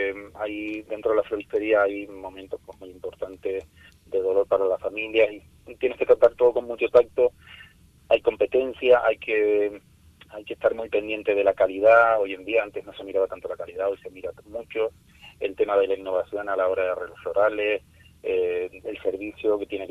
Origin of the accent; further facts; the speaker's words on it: Arico, Canary Islands, Spain; Arico a mí me atrae, es mi municipio de toda la vida, soy de Arico